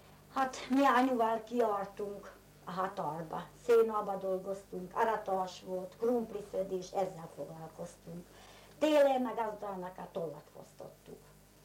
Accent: Želiezovce, Nitra Region, Slovakia; 1925-ben születtem Zselízen. A szüleim Zselízi állami birtokban dolgoztak.

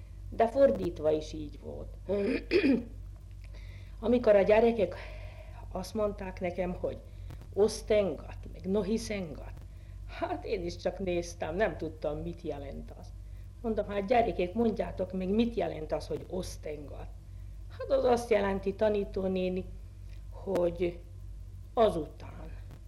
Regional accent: Šamorín, Trnava Region, Slovakia; pedig somorjai vagyok már 10 éves korom óta

